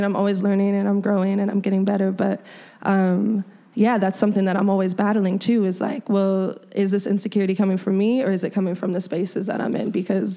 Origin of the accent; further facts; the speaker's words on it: Chicago, Illinois, United States; in Chicago is the most crucial way to establish myself as an artist. I mean, this is my home. This is my hometown.